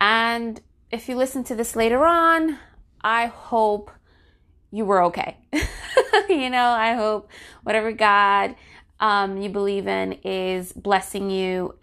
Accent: New Jersey, United States; In my home state, New Jersey, Governor Murphy issued a state of emergency

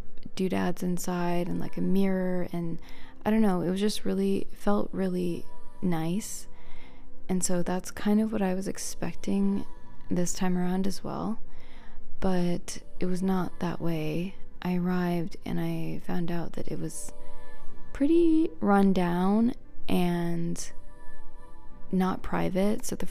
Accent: Florida, United States; Maybe it's because I grew up in Florida, where the seasons don't really change that much.

